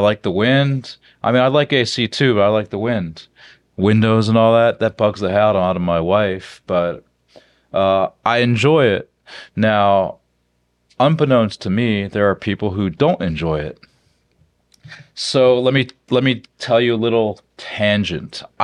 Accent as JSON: {"language": "English", "region": "Rust Belt", "country": "United States", "said": "So that being said, I'm from the Rust Belt and I do like having sun."}